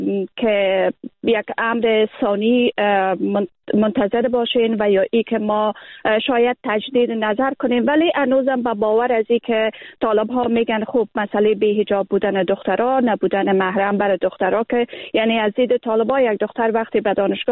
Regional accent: Afghanistan; moved away; از ماهایی که در بیرون از افغانستان هستیم

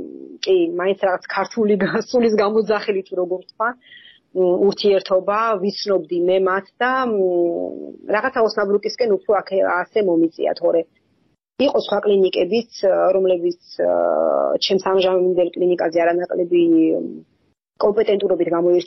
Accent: Kakheti, Georgia; ახეთიდან ვარ წარმოშობით და არასოდეს დამილევია ღვინო

